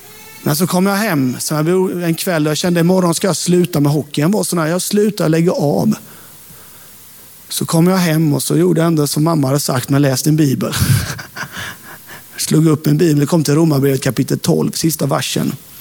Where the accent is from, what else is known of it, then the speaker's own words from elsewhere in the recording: Sävsjö, Jönköping County, Sweden; jag var den nya från Sävsjö som var troende.